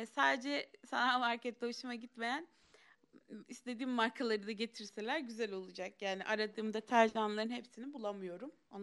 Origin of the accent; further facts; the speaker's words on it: Samsun, Turkey; now in Istanbul, Turkey; ben şimdi Samsunluyum. Samsun'da bir de İstanbul'da yaşayan birisi olarak şöyle söyleyeyim.